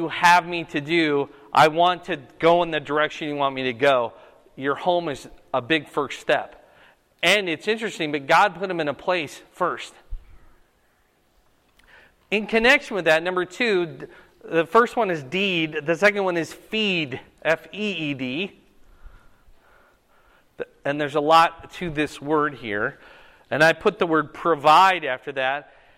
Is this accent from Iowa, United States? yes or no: yes; Fort Dodge, Iowa, United States; also born or lived in Cedar Rapids; I grew up in Fort Dodge, it was 15,000, and it was just, I didn't like the crowds, it was kind of a rowdy town anyway. And then we moved to Cedar Rapids, the second largest city in Iowa